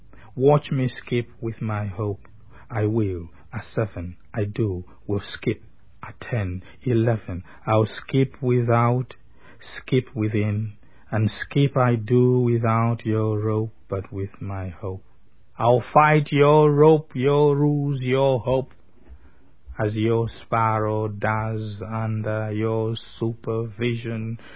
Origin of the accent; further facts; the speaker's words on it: Malawi; English is a second language; now in England; I come from Malawi. I live in England in exile.